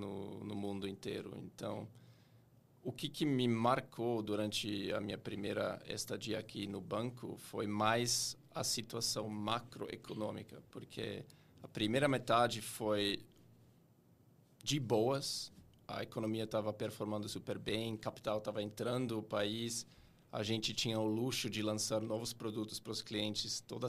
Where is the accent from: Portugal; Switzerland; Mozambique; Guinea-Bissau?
Switzerland; Northeastern Switzerland; Portuguese is a second language; now in Brazil; eu sou gringo. Eu sou do Nordeste, da Suíça.